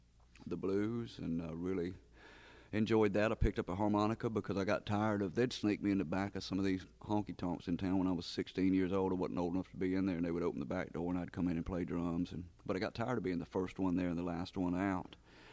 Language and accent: English; Mississippi, United States; Well, I'm from Mississippi, first of all, so that's the main